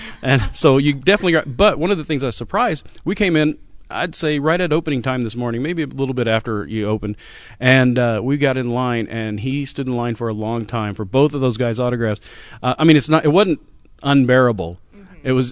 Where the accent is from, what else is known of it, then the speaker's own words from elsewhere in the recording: Illinois, United States; I know is like lives about 10 miles from my house. I'm from Illinois, so she lives from 10 miles from my house